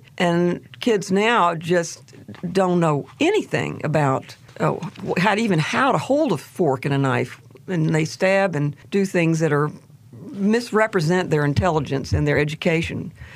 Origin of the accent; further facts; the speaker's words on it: Chapel Hill, North Carolina, United States; But so I grew up in Chapel Hill.